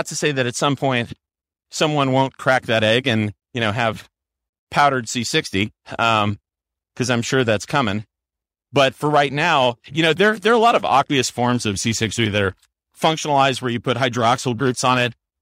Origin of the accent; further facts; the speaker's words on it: New Orleans, Louisiana, United States; You know, where I grew up in New Orleans, it's kind of similar, except it's more like, if you can catch it and you can deep fry it and bread it, you can eat it.